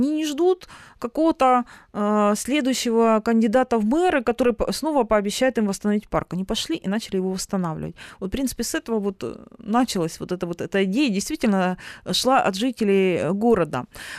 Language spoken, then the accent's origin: Russian; Sloviansk, Donetsk Oblast, Ukraine; Я сама родилась в Славянске, долгое время жила, строила свою трудовую карьеру. У меня там живут родители